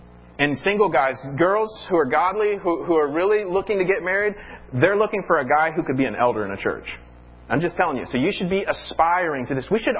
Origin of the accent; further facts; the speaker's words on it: the South, United States; I'm from the South, so I just want you to know, we know you're being honest, okay?